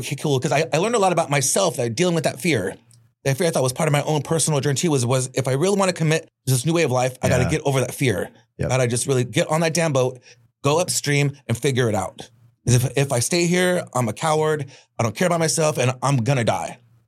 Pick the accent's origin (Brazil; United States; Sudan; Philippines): United States; it was a huge culture shock because I'm American.